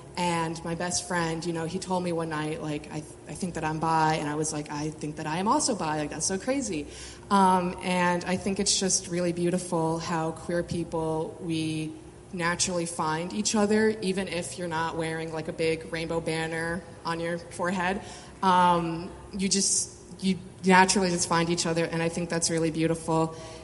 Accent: Connecticut, United States; we're from Connecticut and the suburbs, so everyone's, you know, naturally in high school. I don't know, just exactly what you picture, Fairfield County.

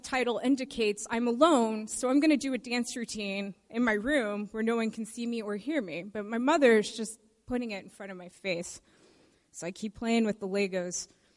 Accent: Texas, United States; And growing up in East Texas, I did have a blonde hair moment that I don't want to revisit.

